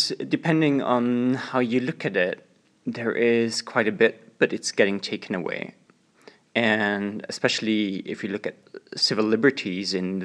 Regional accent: Vienna, Austria; I'm from Vienna, mostly.

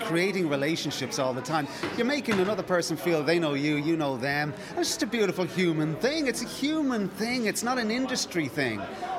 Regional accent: Ireland; Excuse the language, I'm Irish.

